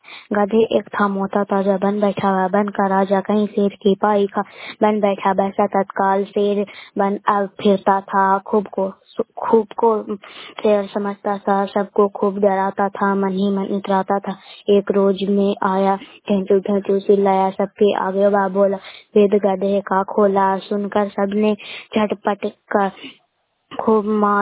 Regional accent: Bihar, India; हम गुराती पंचायत से बोल रहा हूँ, नालंदा जिला के रहने वाला हूँ।

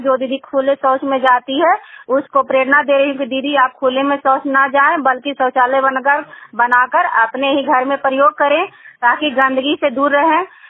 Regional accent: Gangta, Bihar, India; मैं गंगता गांव से हूँ, बसनियावा पंचायत हरनौत प्रखंड और जिला नालंदा का निवासी हूँ।

